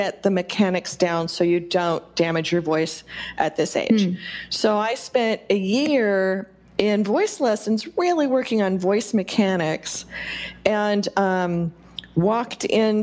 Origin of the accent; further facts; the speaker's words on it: California, United States; also born or lived in Orange County; I grew up in the Bay Area near Sunnyvale. And then I moved in high school down to Orange County in California